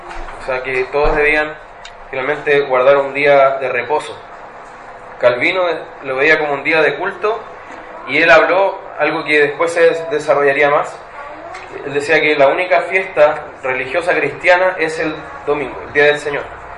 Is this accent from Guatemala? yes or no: no; Chile; De hecho, así es para nosotros hoy día, como chilenos, ¿cierto?